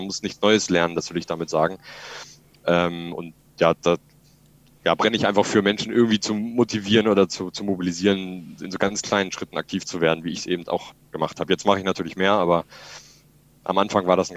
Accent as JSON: {"language": "German", "town": "Pforzheim", "region": "Baden-Württemberg", "country": "Germany", "said": "Ja, ich habe ja gesagt, ich komme aus Pforzheim."}